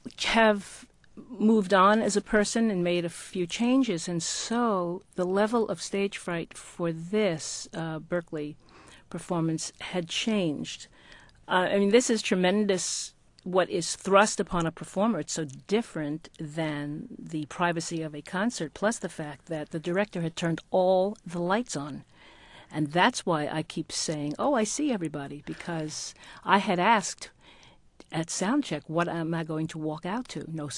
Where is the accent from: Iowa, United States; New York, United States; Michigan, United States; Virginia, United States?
New York, United States; Brooklyn; We're both from Brooklyn, and I felt joy in my childhood that was so palpable I could have fainted from joy.